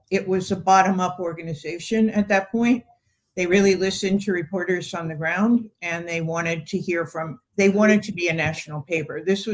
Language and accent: English; New York, United States; I came from New York, had returned there after college and went to journalism school in New York at Columbia.